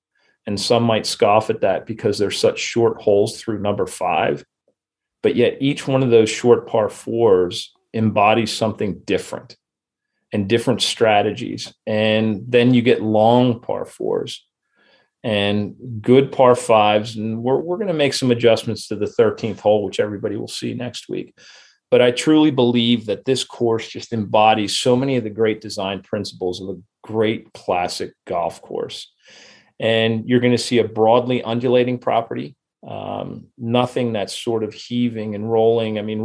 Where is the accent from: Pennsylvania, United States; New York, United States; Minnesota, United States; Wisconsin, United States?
Pennsylvania, United States; I grew up in Lancaster County. So 20 minutes from the club, growing up on and playing most of the public courses in the area.